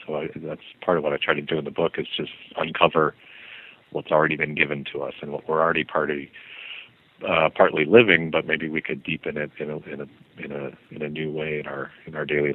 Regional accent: Arizona, United States; I was born in 1971, so after the Second Vatican Council, and I grew up in Arizona

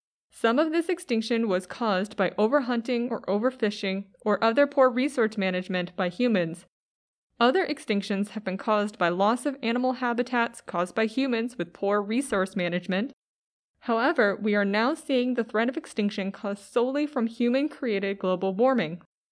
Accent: Ohio, United States; I grew up near the Cuyahoga River.

